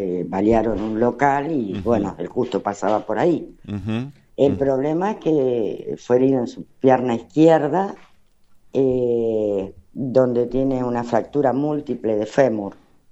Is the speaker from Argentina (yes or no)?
yes; Argentina; nosotros, como muchos argentinos, somos de escasos recursos.